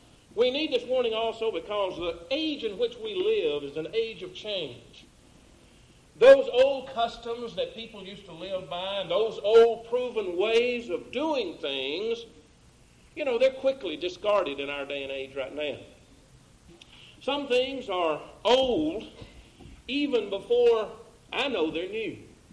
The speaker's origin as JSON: {"language": "English", "town": "Atlanta", "region": "Georgia", "country": "United States", "tie": "born or raised there", "said": "I was raised and I grew up driving in Atlanta."}